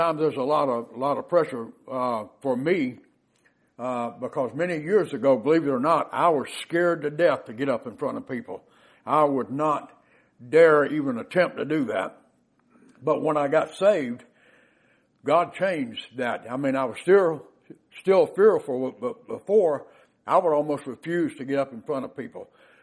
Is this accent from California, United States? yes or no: no; Augusta, Georgia, United States; I was born in Augusta, Georgia, and then through the events of my parents' life, they ended up getting divorced because my father had a serious drinking problem, and we ended up in various foster care facilities